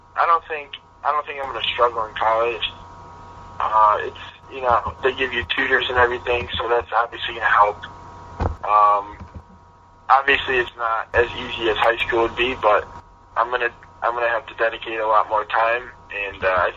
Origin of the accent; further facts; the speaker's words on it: Connecticut, United States; UConn, the reason they're in the top four is because I love the fact that it's my home state.